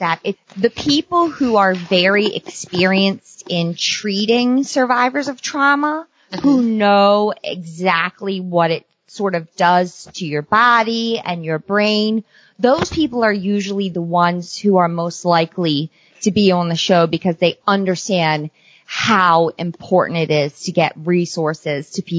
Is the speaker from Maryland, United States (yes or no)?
yes; Maryland, United States; accent: Maryland; nobody wants to listen to my Maryland accent.